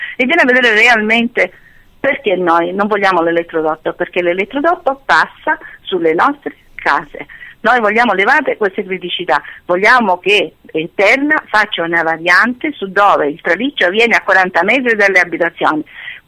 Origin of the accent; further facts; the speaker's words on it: Sicily, Italy; forse perché siamo siciliani, sicuramente. Pensa che ancora qua in Sicilia camminiamo con il sacchetto con il formaggio e la cipolla